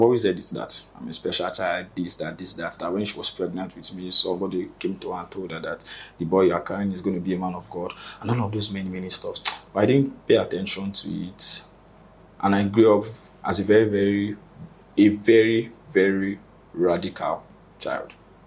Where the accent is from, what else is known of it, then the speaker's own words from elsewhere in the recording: Abeokuta, Ogun, Nigeria; I'm from Abeokuta, Ogun State. I'm from a family of six.